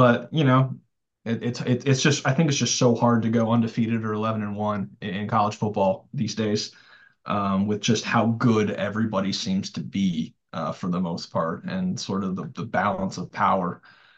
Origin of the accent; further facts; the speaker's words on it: California, United States; You know, I'm from California.